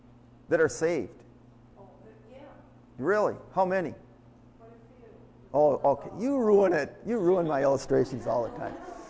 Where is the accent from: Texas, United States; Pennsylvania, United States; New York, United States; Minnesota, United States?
Minnesota, United States; Palo; Let's see, my hometown was Palo. You don't know where Palo is. That's a little rural community south of Aurora, up in northern Minnesota, out in the swamp someplace, all right?